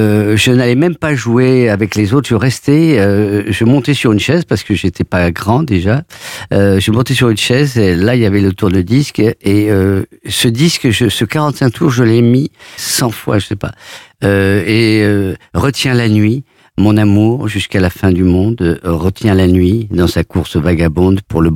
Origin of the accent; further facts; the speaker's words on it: Avignon, Provence-Alpes-Côte d'Azur, France; Je suis méridional à ce moment-là, toujours. J'habite à Avignon